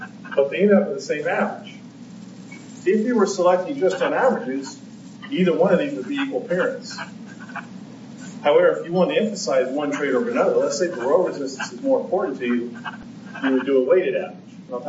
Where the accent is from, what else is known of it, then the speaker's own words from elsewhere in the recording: Appalachia, United States; I'm from Appalachia. Hopefully no one else in here is.